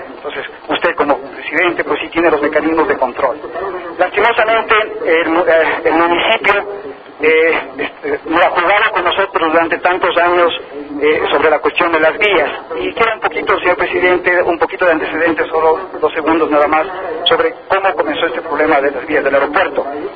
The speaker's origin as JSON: {"language": "Spanish", "country": "Ecuador", "said": "en detrimento de los nuestros, que somos los ecuatorianos"}